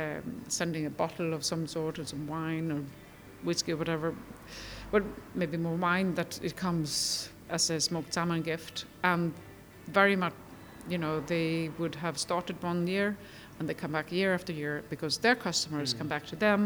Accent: Sweden; And I grew up in Sweden in the time of... the Baltic Sea actually had huge issues in the 70s and 80s of heavy metals

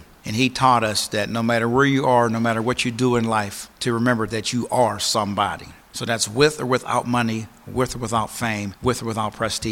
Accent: Pennsylvania, United States; I grew up in Northview Heights on Penforth Street. With Northview, it was a lot of families, a strong community of families, reoccurring generations, so you knew everybody.

